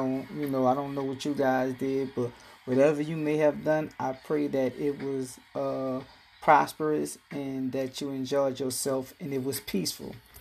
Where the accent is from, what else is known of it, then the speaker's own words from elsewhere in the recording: New Orleans, Louisiana, United States; Now, it's more than what was going on with my hometown team, the Saints, which was a debacle in the Bayou